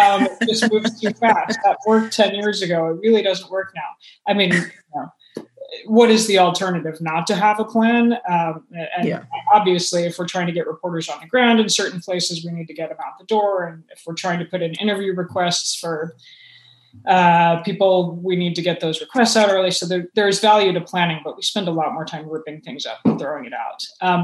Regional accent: Atlanta, Georgia, United States; And to get on a plane to my hometown, to get on Delta flight and fly into Hartsfield Airport in Atlanta, thinking I'm going to need this stuff in the trunk of my car.

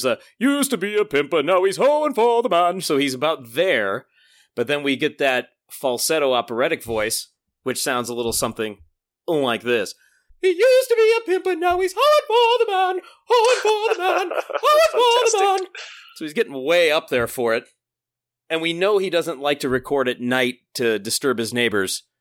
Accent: Midwest, United States; now in Western US; And of course, I'm from the Midwest. So in those two parts of the world, Northeast and Midwest, I always heard pop growing up.

